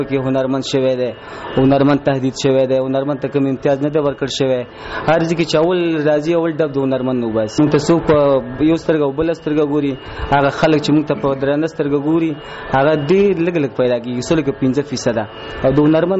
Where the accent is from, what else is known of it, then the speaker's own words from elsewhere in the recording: Nangarhar, Afghanistan; زه خو د اصلا د ننګرهار ولایت اوسیدونکی یم خو بودوباش می ټول په خوګیانو کې ده او ننګرهار کې اوسېږم